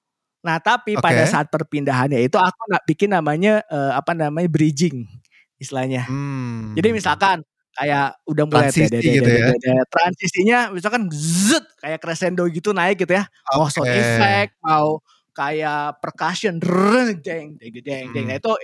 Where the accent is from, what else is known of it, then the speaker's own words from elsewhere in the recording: Indonesia; kenalin diri … di aku dari Indonesia